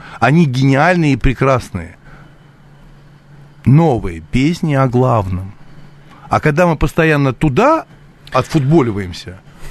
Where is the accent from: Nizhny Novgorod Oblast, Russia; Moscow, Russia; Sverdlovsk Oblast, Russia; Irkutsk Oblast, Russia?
Moscow, Russia; я по-другому отношусь к тому, что происходит в моей стране, где я родился. Я коренной москвич, большой историей моя семья.